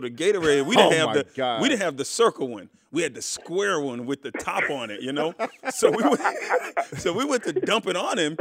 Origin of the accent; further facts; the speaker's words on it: Florida, United States; I'm from Florida. I didn't know anything about the rivalry when I got here.